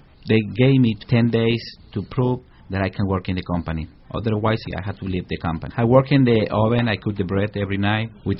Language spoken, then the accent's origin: English; Mexico City, Mexico; English is a second language; now in New York, United States; I'm from Mexico City. I live here in New York for 22 years.